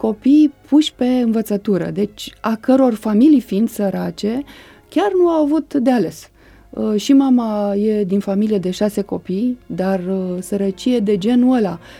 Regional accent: Craiova, Dolj, Romania; born there; now in Pitești, Romania; Craiova, ei fiind atunci repartizați la un combinat petrochimic pe acolo. Apoi s-au stabilit în Pitești, după câteva escale, dar una din escale a fost și aceea de la Craiova, unde, deși orașul meu natal, n-am mai revenit

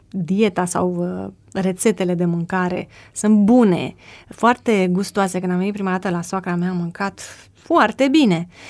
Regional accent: Bucovina, Romania; nu gătesc cel mai bine de pe lumea asta, cu toate că vin din Bucovina

